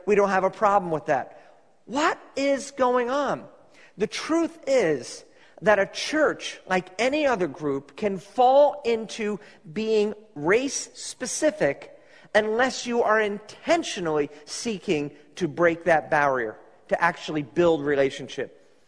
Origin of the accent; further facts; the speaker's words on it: New York, United States; I grew up in New York, they grew up in Chicago, and I'm trying to think of something.